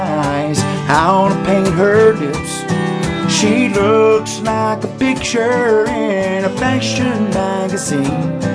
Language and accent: English; Texas, United States; born there; Well, I was born in Texas, Northeast Texas